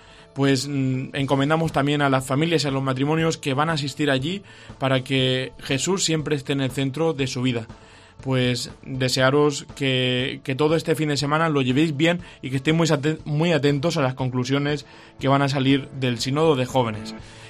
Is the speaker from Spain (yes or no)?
yes; Alicante, Valencian Community, Spain; con ese momento de disfrutar, que somos alicantinos